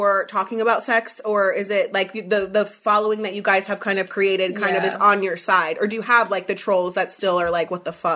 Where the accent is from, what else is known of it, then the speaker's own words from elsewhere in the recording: Pennsylvania, United States; I'm from Northern Pennsylvania.